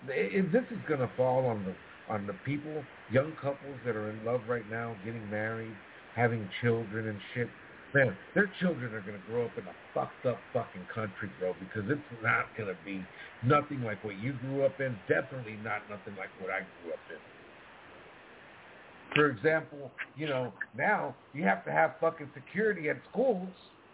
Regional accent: Texas, United States; You know, I grew up in South Texas. A lot of people drive trucks, pickup trucks.

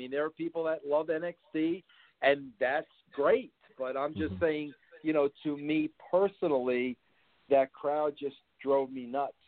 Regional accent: New York City, New York, United States; born there; And hey, bro, I was born in Brooklyn.

